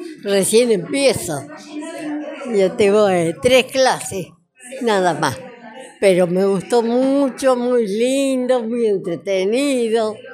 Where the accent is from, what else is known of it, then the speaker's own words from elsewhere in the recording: Córdoba, Argentina; moved away; Hará más o menos 15 días, muy poquito. Yo soy de Córdoba, pero me vine para acá, a la casa de mi hija.